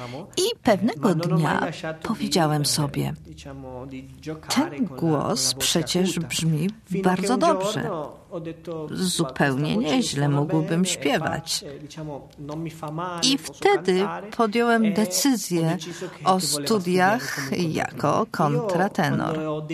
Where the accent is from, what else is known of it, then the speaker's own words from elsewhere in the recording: Argentina; ponieważ ja przecież przyjechałem z Argentyny.